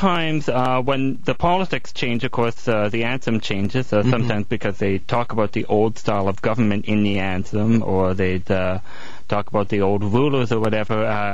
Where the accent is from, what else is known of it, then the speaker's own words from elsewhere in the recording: Canada; being a Canadian, I tend to run across information on that more than any other.